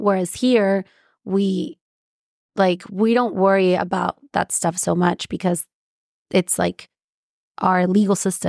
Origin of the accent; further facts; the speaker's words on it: Guadalajara, Jalisco, Mexico; I'm from Guadalajara